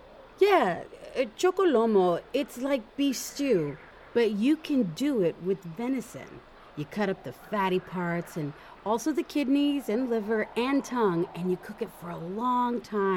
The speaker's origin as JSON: {"language": "English", "region": "Arizona", "country": "United States", "said": "I'm from Arizona. I don't get to play in the snow."}